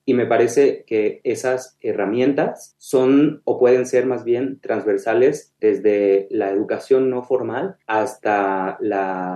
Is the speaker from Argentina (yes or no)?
no; Michoacán, Mexico; now in Mexico City, Mexico; Vivo en la Ciudad de México, pero soy originaria de Michoacán.